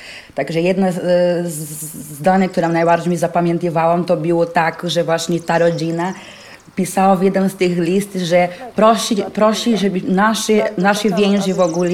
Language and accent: Polish; Brazil; Jestem z Polonii brazylijskiej, tak, a więc wiesz, moje rodziny ze strony tata są Polakami